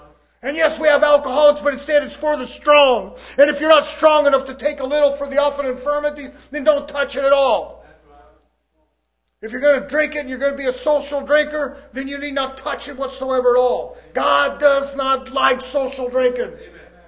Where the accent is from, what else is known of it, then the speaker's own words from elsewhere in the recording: California, United States; I'm from California. I don't know if they got any of them out there. I learned to talk like this out here.